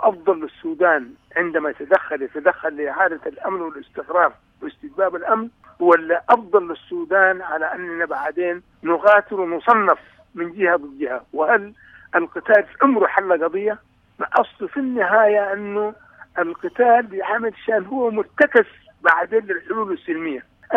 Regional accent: Sudan; نعم انا من السودان

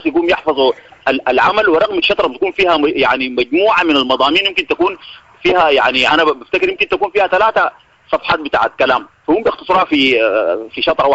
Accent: Kordofan, Sudan; عندنا في كردفان

